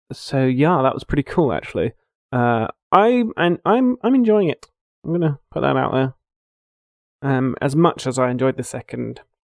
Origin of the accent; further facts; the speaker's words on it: Brighton, South East England, United Kingdom; I didn't actually grow up in Hove. I grew up in Brighton, so...